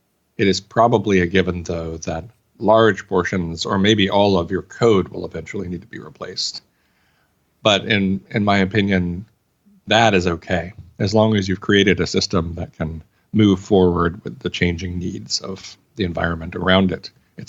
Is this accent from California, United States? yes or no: no; Arkansas, United States; I guess because I'm from Arkansas.